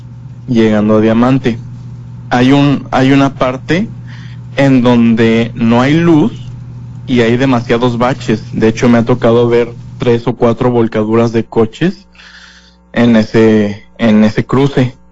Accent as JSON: {"language": "Spanish", "region": "Aguascalientes", "country": "Mexico", "lives_now": "Los Cabos, Mexico", "said": "Nosotros venimos desde Aguascalientes, Aguascalientes. Sí. Llevamos radicando aquí año y medio."}